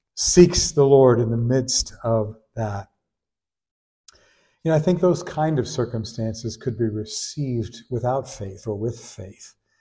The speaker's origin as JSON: {"language": "English", "region": "California", "country": "United States", "said": "I'm from the San Joaquin Valley, and Israel looks like the San Joaquin Valley, and it's so dry all the time."}